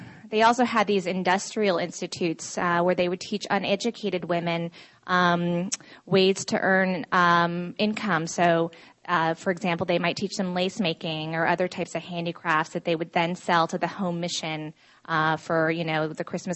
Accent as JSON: {"language": "English", "region": "Vermont", "country": "United States", "tie": "born or raised there", "said": "Well, I was raised in Vermont"}